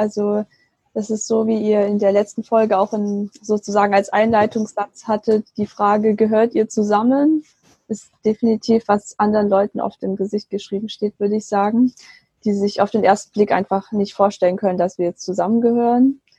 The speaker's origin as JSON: {"language": "German", "region": "Baden-Württemberg", "country": "Germany", "tie": "born or raised there", "lives_now": "Bonn, Germany", "said": "Und ich bin aufgewachsen im Schwabenland. Ich lebe jetzt aber mit meinem chinesischen Mann in Bonn und studiere hier im Bereich Sinologie, das heißt Chinese Studies."}